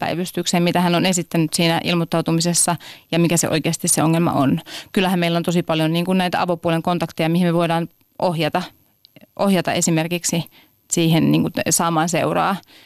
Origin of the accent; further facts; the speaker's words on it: North Ostrobothnia, Finland; mä en ole helsinkiläinen, että mä oon kotoisin tuolta Pohjois-Pohjanmaalta ja Vaasassa opiskellut terveydenhoitajaksi.